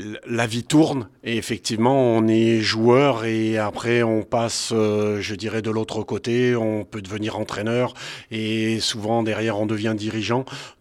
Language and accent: French; Voiron, Auvergne-Rhône-Alpes, France; also born or lived in Paris / Lyon; moi, je suis né à Voiron, j'ai rien de... je me suis exilé à Paris pour des raisons professionnelles, pareil sur Lyon, mais mes racines sont ici et je suis né là